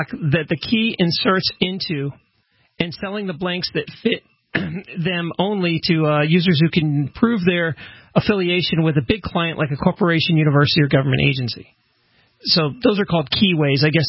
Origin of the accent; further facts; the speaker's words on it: the South, United States; accent: southern; Sorry. That's my southern accent.